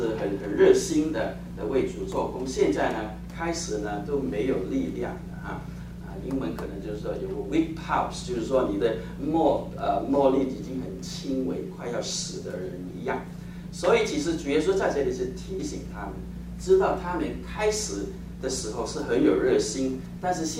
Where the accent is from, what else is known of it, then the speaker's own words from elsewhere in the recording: Hong Kong; 我记得我小的时候在香港，我们过年的时候呢就打这个火炉哈，打冰炉哈